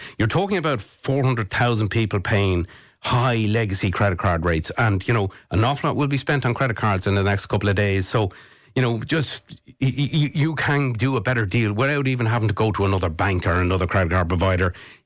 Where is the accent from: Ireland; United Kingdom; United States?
Ireland; Leinster; for a country like this, I grew up in North County Dublin.